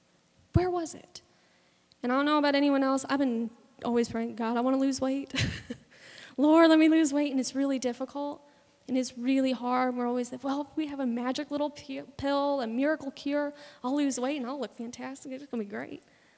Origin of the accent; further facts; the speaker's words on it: Illinois, United States; I grew up in Illinois, and I remember being younger, and off in the cornfields, you see these giant white tents and music going and tons of people.